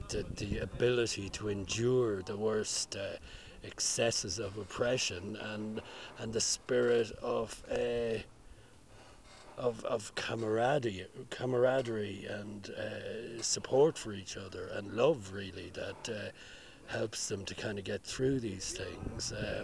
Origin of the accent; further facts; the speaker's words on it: Ireland; which I feel ashamed of as an Irish person.